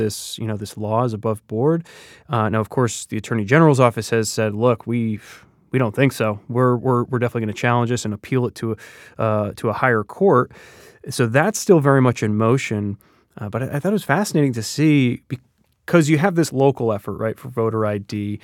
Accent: Connecticut, United States; I grew up in Connecticut, so pretty close to New York City.

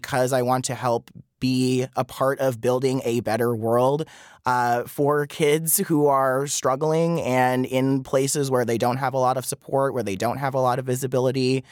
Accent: Wisconsin, United States; And I remember even when I was growing up in Wisconsin, I did not have the language at the time to talk about what I was experiencing and witnessing and feeling.

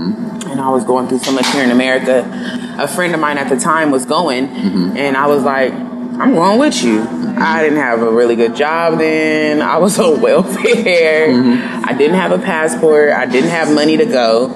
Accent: San Diego, California, United States; born or raised there

